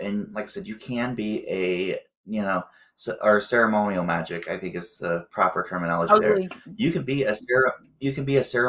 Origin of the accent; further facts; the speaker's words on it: the South, United States; growing up in the South with a lot of Southern Baptists, you have this a lot where, you know, people, a lot of them won't say that they're a Christian.